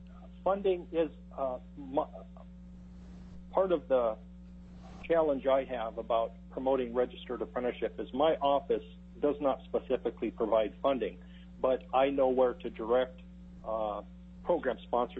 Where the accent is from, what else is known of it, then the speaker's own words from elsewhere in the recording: Alaska, United States; born there; I was born in Alaska, so this is my state